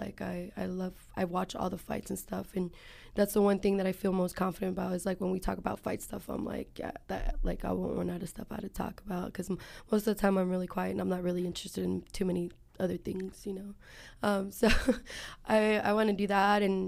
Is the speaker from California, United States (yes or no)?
yes; San Jose, California, United States; I'm first generation here. My parents are from Mexico, and I grew up in Eastside San Jose. I'm the youngest of four.